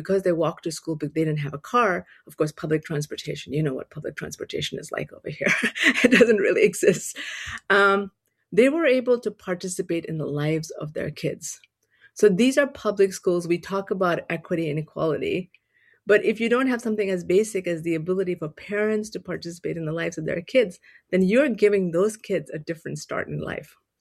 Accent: India; I'm an immigrant. I grew up in India. My father was in the army. My mother was a school teacher. Growing up in India, we didn't have access to potable water.

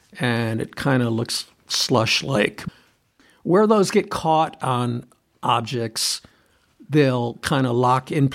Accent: Traverse City, Michigan, United States; I grew up in Traverse City in the northwest part of the Lower Peninsula on the west side of the state. And so we had a lot of lake effect snow there.

